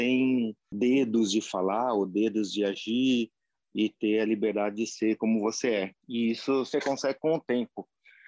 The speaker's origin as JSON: {"language": "Portuguese", "region": "São Paulo", "country": "Brazil", "said": "sou brasileiro de São Paulo, já vivi em alguns cantos outros do mundo"}